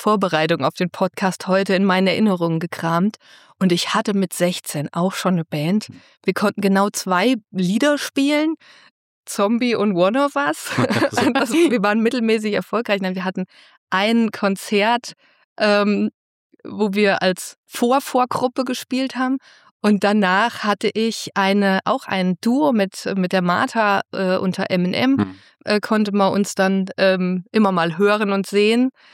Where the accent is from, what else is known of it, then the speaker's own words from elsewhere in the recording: Fulda, Hesse, Germany; born there; Ich bin auch aus Fulda geboren worden.